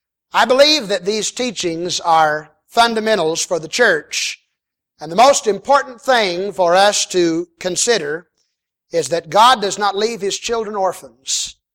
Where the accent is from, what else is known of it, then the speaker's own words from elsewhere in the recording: Tulsa, Oklahoma, United States; I had dinner with Oral Roberts a few times whenever I was growing up in Tulsa